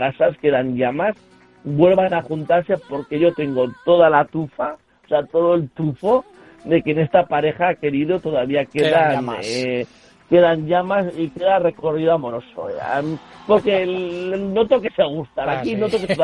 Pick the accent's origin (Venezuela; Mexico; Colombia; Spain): Spain; Alsasua, Navarre; cuando era un chavalillo en mi pueblo, en Alsasua, en Altsasu